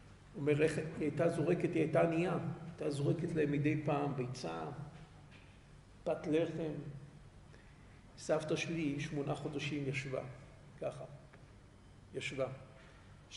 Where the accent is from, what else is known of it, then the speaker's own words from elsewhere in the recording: Jerusalem, Jerusalem District, Israel; also born or lived in Bnei Brak; אני נולדתי בבני ברק, משפחה גרה בבני ברק